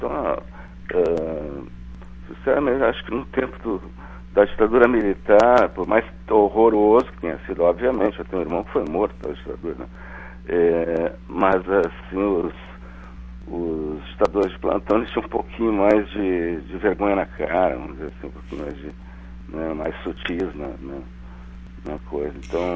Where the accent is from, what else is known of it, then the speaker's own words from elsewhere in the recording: Brazil; A minha terrinha querida, né? Sou caxense